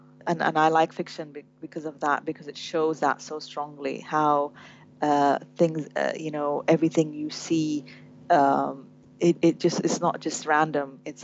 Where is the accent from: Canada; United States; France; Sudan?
Sudan; we grew up in Sudan, in the same neighborhood